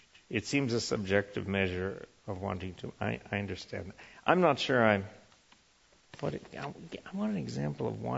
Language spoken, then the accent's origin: English; Eau Claire, Wisconsin, United States; I worked in a paper mill in Eau Claire, Wisconsin, which was my hometown.